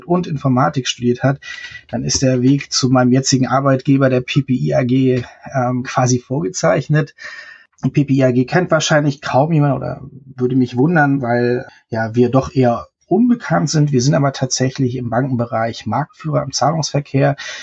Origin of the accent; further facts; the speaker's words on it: Kiel, Schleswig-Holstein, Germany; Ich bin in Kiel aufgewachsen.